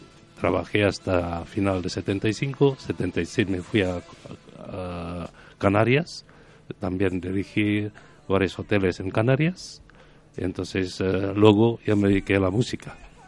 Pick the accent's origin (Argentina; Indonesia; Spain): Indonesia; Spanish is a second language; moved away as an adult; also born or lived in Germany; salí de Indonesia aquel años duros, en 64, antes del golpe de Estado. Uh-huh. Entonces fui a Alemania porque es el único país donde ser indonesio no requiere visado.